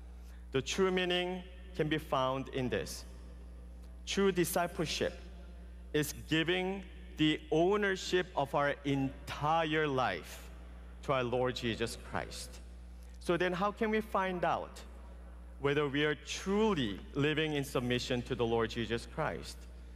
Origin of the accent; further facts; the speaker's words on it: South Korea; now in United States; So I went to Korea, my home country.